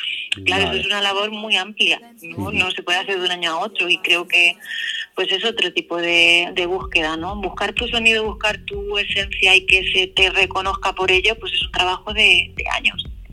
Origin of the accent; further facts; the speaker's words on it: Albacete, Castilla-La Mancha, Spain; yo soy albaceteña. Yo soy de Albacete. Lo que pasa es que he vivido pues en muchos sitios, en muchas ciudades. Estudié musicología en Granada, luego también estudiamos en Portugal.